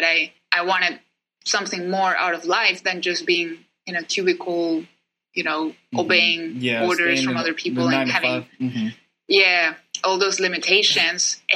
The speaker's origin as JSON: {"language": "English", "country": "Chile", "second_language": "English", "said": "I'm from Chile, so at the beginning I started doing everything, my content, my videos, my blogs in Spanish"}